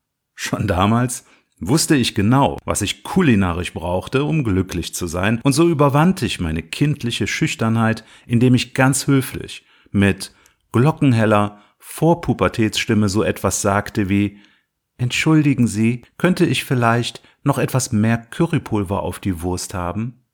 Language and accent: German; Trier, Rhineland-Palatinate, Germany; Ich hatte schon als Kind ein Faible für etwas gröbere Bratwürste und genauso welche waren es. Bei uns in Trier